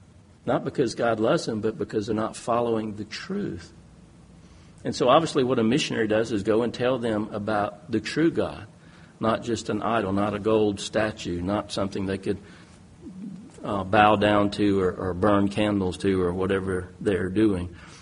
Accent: Thailand; now in United States; I grew up in Thailand. My parents were missionaries, and that was a wonderful experience, not always easy, but I went when I was 3 years old, so I didn't really know any better, but I grew up in that culture.

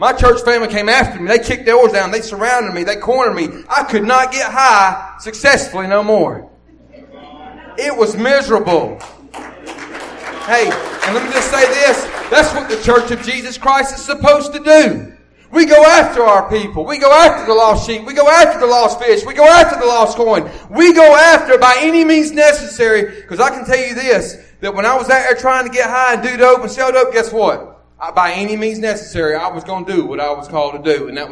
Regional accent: Maryland, United States; I'm not from down here. I'm from Calvert County, about 30 minutes south of Noonan.

